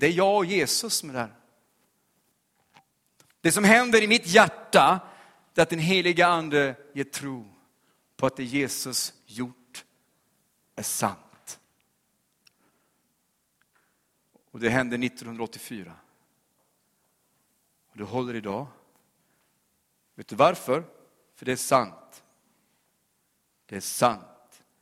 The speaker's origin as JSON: {"language": "Swedish", "town": "Oskarshamn", "region": "Kalmar County", "country": "Sweden", "tie": "born or raised there", "said": "I min hemstad Oskarshamn, det är ungdomsväckelse som berör starkt samtliga kyrkor. Jag som var uppvuxen i pingsthem ville inte ha någonting att göra med Jesus."}